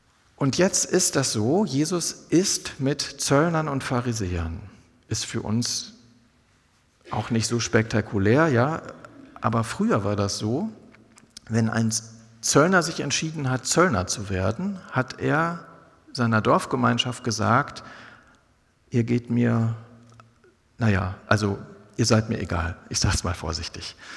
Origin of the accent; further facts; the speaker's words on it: North Rhine-Westphalia, Germany; Ja, ich bin im Ruhrgebiet groß geworden, da war das also eher eine Seltenheit.